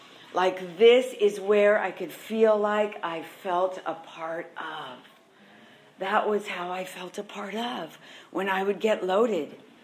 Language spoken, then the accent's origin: English; Santa Barbara, California, United States; from Santa Barbara.